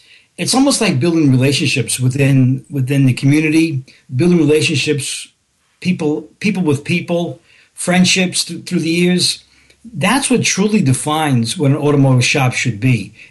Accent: Bronx, New York, United States; I'm originally from the Bronx.

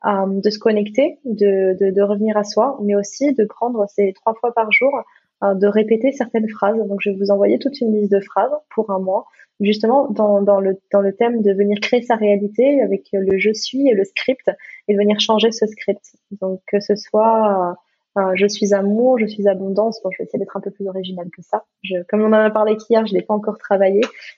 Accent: Gabon; born there; parce que je suis née au Gabon

